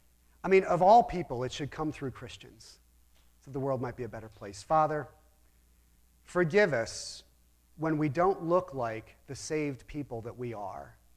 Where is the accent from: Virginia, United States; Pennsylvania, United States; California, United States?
Pennsylvania, United States; Philadelphia; Now, you have to understand, I'm from Philadelphia.